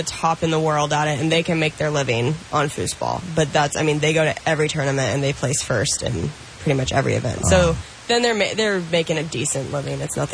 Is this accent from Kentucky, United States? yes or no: no; Spokane, Washington, United States; I'm from Spokane, so the eastern, more methy part of the state.